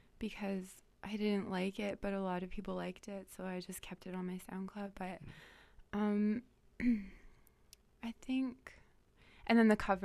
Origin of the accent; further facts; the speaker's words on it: Siksika, Alberta, Canada; Yeah, it's my family, we're from Siksika, and so I'm from